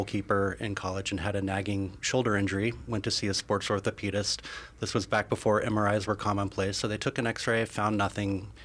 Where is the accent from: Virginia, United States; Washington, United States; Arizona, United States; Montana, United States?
Arizona, United States; Tucson; also born or lived in Los Angeles; And when I was planning to move back to Tucson, my hometown